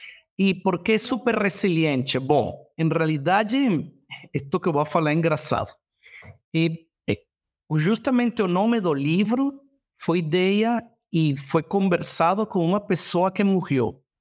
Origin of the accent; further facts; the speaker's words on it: Venezuela; Portuguese is a second language; now in Miami, United States; Sou venezuelano, moro em Miami, em Estados Unidos. Tenho 13 anos morando em Estados Unidos.